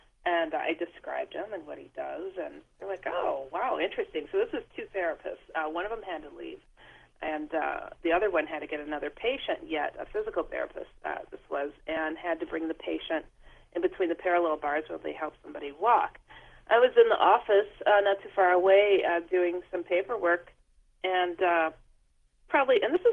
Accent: Milwaukee, Wisconsin, United States; I'm from Milwaukee, Wisconsin, the far northwest suburbs, about a 10-minute drive from Waukesha.

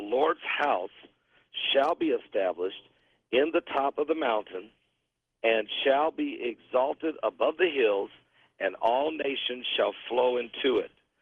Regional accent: Indiana, United States; Well, I'm actually from Indiana, but I'm on my way to Branson, Missouri, and I'm in St. Louis tonight.

